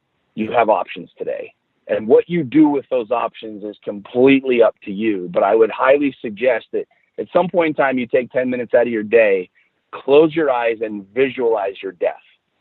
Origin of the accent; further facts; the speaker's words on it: Washington, District of Columbia, United States; So I grew up in the city. I grew up in Washington, D.C. My dad worked for the government.